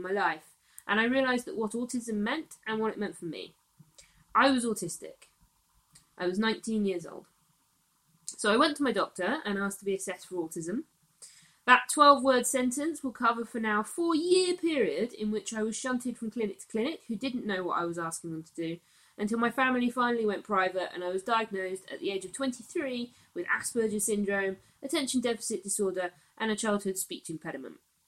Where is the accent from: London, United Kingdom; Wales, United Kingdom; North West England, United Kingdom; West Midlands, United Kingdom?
London, United Kingdom; born there; I'm 28 years old. I was born and live in London